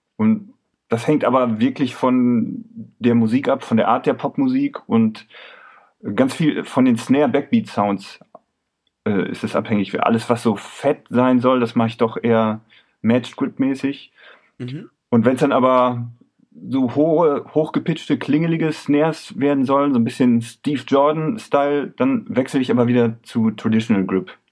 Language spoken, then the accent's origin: German; Beckum, North Rhine-Westphalia, Germany; Ich komme ja aus dem Westfalenland, aus Beckum.